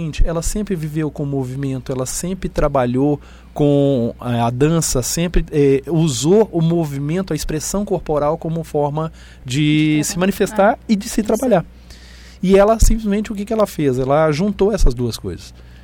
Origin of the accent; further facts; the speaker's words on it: Minas Gerais, Brazil; now in Porto Alegre, Brazil; eu sou mineiro, mas moro aqui em Porto Alegre já há 12 anos. Eu moro em Porto Alegre e leciono na Univates desde 2006.